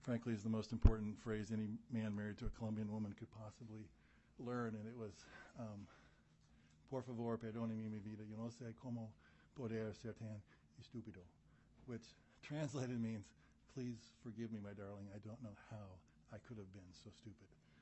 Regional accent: Oregon, United States; moved away as an adult; now in Alaska, United States; So like many Alaskans, I am a transplant from another state. So I came to Alaska from Oregon, where I was born and raised.

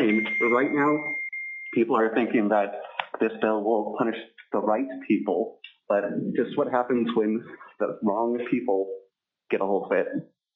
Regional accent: Juneau, Alaska, United States; I'm from Juneau, Alaska.

